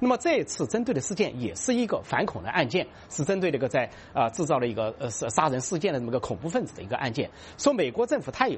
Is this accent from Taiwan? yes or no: no; China; 就扯到我们中国人不太熟悉的一个非常西方的理念